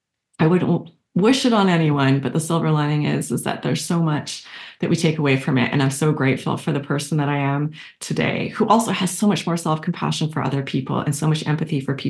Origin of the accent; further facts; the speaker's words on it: Canada; now in United States; And I'm originally from Canada, but now live in the US.